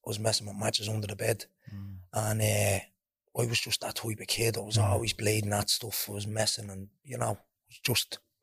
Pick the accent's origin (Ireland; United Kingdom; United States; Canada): Ireland; Dublin, County Dublin; So I'm from Ballymun. I was obviously grew up here. Lived in Balbridge Alliance starting off.